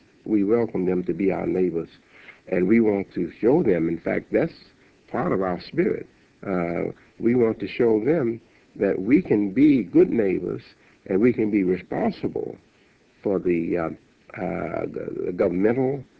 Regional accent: Chicago, Illinois, United States; As you know, I'm a Chicagoan, and you are too. When we live in the suburbs, of Chicago.

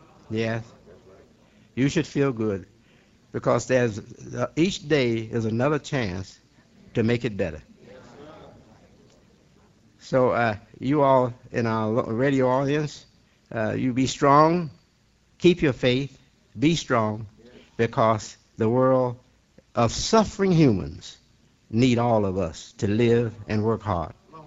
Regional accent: Detroit, Michigan, United States; born there; I was born in 1933 in Detroit, Michigan, about a year or so after my mother and my father had accepted to be Muslims.

